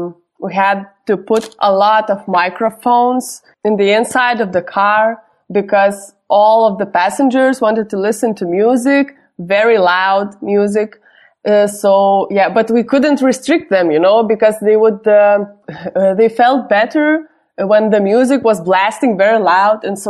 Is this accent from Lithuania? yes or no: yes; Lithuania; I was growing up in Lithuania during, you know, the beginning of 21st century